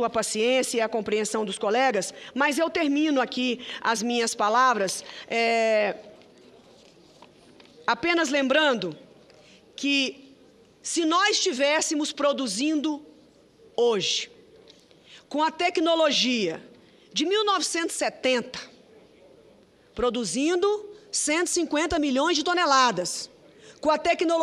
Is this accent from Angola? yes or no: no; Brazil; somos nós, brasileiros.